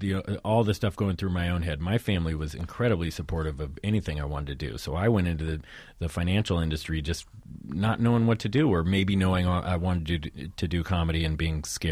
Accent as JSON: {"language": "English", "town": "Modesto", "region": "California", "country": "United States", "said": "I'm from California. There's one very funny scene where all the older men of this family are sitting around talking about cars, watching football, and this is a scene that I experienced in my own personal life in Modesto, California, with my grandpa and all his family."}